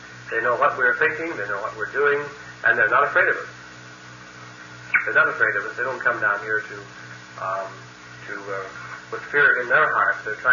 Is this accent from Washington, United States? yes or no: yes; Woodland, Washington, United States; So I went ahead and lectured in my hometown of Woodland, Washington, having one meeting in a range hall there and a second meeting in a private home.